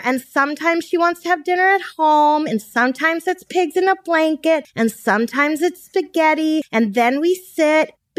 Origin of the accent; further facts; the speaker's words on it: Brooklyn, New York, United States; It's a Long Island thing. I'm from Brooklyn. What do you want?